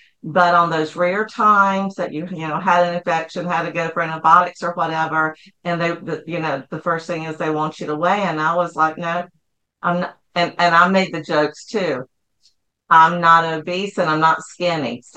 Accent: the Carolinas, United States; And like you said earlier, we're from the Carolinas, and typically you hold the door for the person ahead of you.

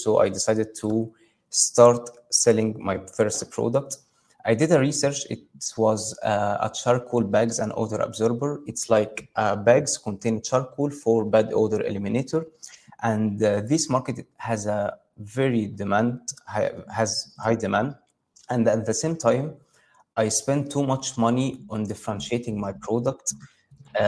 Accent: Egypt; English is a second language; I'm from Egypt.

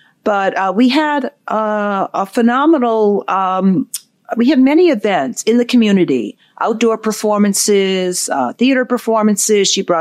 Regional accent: Worcester, Massachusetts, United States; student in Worcester, Massachusetts, I used to attend several of the conservatory performances. And my hometown teacher would invite her classes to go with her to view the performances.

